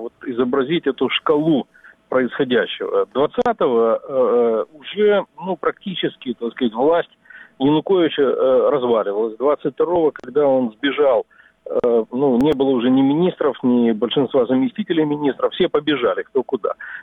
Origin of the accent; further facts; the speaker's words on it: Crimea, Ukraine; я крымчанин, я многих людей знаю там